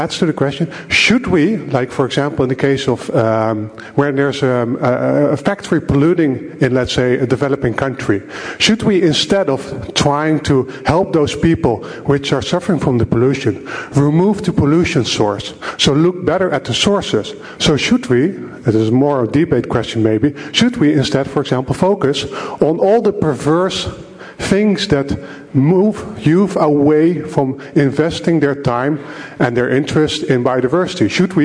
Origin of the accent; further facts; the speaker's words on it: Netherlands; English is a second language; from the Netherlands.